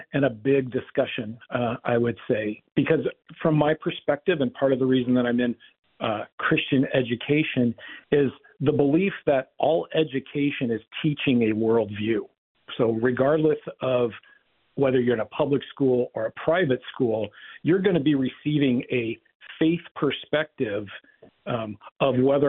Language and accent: English; Minnesota, United States; but just as a Minnesotan, you know, one of the things that we've really prided ourselves on is this inclusive nature.